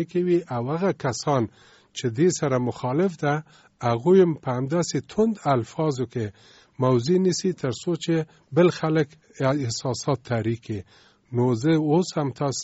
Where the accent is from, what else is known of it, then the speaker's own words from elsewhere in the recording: Afghanistan; افتخار لرم چې زه افغان یم او زه مسلمان یم